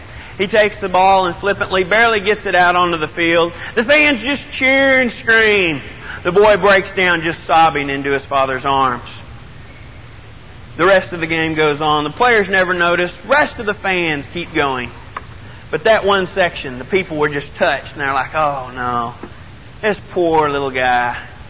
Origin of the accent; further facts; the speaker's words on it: Texas, United States; I'm from Texas, all right, and all I'd seen play was the Rangers